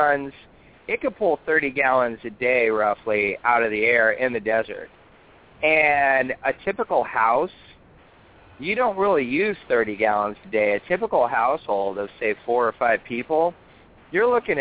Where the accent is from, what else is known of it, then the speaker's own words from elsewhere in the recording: California, United States; I grew up in California, so, like, I knew how to, you know, how to be frugal with my water.